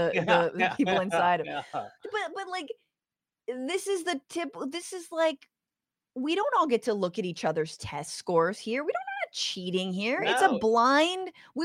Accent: California, United States; it's just really funny as a Californian because I visited New Hampshire again in the primary of 2016

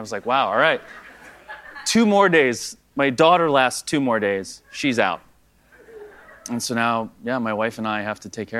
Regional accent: East Coast, United States; We don't have any relatives because I'm from the East Coast, so we don't have any family out there or anything.

